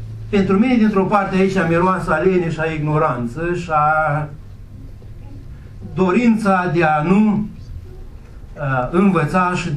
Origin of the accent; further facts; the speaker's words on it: Moldova; noi suntem moldoveni, nasă, nu-i prea bine.